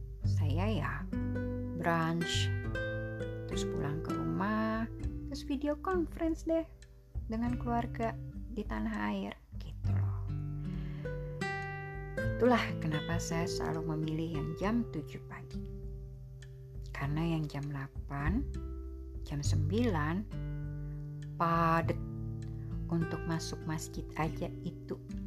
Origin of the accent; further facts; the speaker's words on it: Indonesia; Oh, kamu dari mana? Saya dari Indonesia. Dan muslimah di Indonesia umumnya kalau sholat pakai mukena gitu kan.